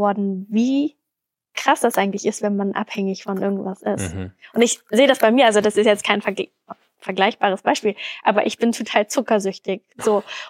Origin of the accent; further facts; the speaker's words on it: Brandenburg, Germany; Aber ich bin halt ein Dorfkind, also ich komme aus Brandenburg.